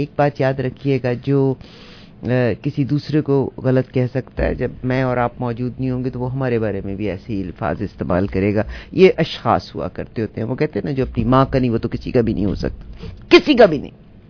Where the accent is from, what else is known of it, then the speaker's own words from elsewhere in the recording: Punjab, Pakistan; ہم ویسٹرن پنجاب سے ہیں, انڈیا والے ایسٹرن پنجاب سے ہیں